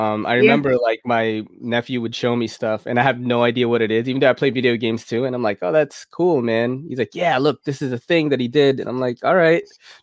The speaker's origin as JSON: {"language": "English", "region": "New York", "country": "United States", "said": "As a New Yorker, that absolutely breaks my heart."}